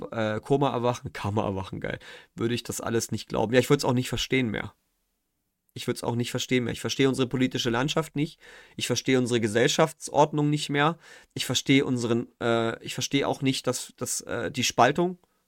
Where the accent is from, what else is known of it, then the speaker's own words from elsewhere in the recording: Germany; Ich bin ein richtiger Deutscher.